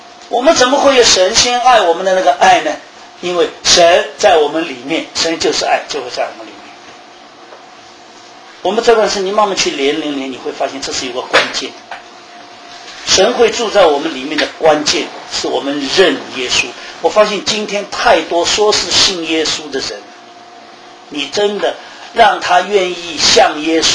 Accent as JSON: {"language": "Chinese", "country": "China", "said": "我觉得这句话我们中国人读起来比较容易啊"}